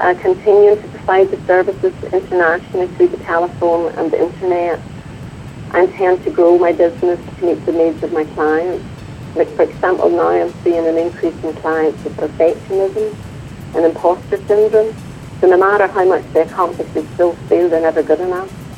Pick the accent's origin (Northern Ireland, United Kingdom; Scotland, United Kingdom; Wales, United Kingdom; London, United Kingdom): Northern Ireland, United Kingdom; my background of growing up in the Troubles and all my life experiences